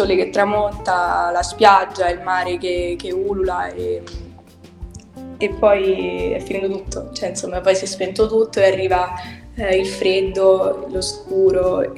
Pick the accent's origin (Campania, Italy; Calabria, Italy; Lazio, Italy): Lazio, Italy; Rome; io vengo da Pasino di Roma, cioè non so proprio